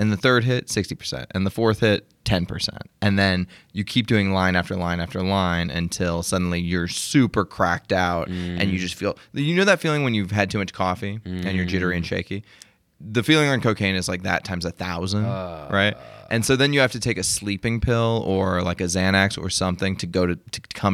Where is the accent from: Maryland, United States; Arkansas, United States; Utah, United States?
Arkansas, United States; Can I tell you, when I grew up in Arkansas, we lived near the peanut factory, and they had a huge Mr. Peanut outside.